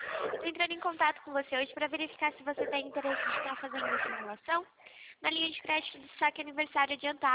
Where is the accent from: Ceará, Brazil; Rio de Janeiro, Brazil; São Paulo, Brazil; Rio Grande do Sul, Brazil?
São Paulo, Brazil; Rio Claro; Eu sou do interior de São Paulo, Rio Claro, São Paulo